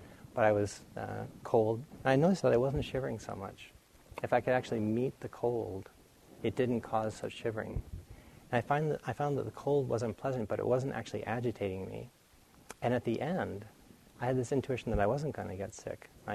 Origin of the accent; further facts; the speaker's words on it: New England, United States; I grew up in New England where it gets very cold